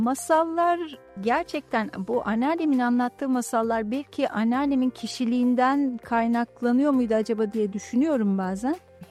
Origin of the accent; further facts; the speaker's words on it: Gelibolu, Çanakkale, Turkey; 1969 yılında Gelibolu'da doğdum. Ve ilk ve orta öğrenimimi, lise öğrenimimi Gelibolu'da tamamladıktan sonra Trakya Üniversitesi Tıp Fakültesi'nde okudum.